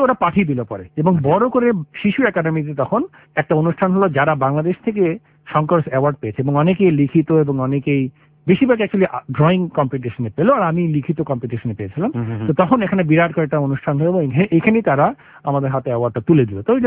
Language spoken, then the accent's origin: Bangla; Karachi, Sindh, Pakistan; also born or lived in Dhaka; তো ঢাকা মনে আছে, কিন্তু তাতে করাচিতে একটু বেশি মনে, কারণ ওখানে স্কুলে চলে